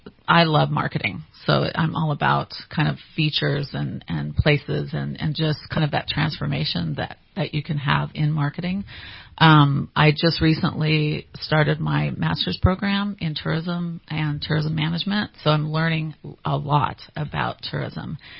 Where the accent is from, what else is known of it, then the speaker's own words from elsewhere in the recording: Los Angeles, California, United States; I'm from L.A. area originally.